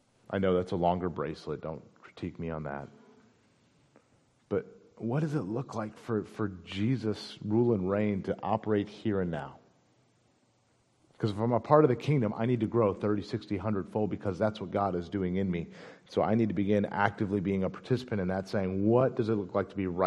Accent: United States; I'm not from Costa Rica. I'm a part of a different country, a part of a different kingdom, and there's something that makes me different. It's that passport that says you were born in, you're a resident of, you are a member of the United States.

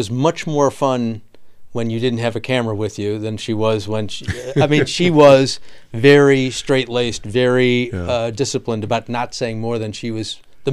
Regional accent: Chicago, Illinois, United States; Chicago, Illinois.

